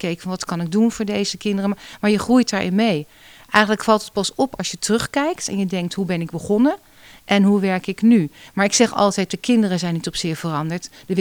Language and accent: Dutch; Rijswijk, South Holland, Netherlands; Nee, ik ben geen Capels. Ik kom uit Rijswijk, bij Den Haag.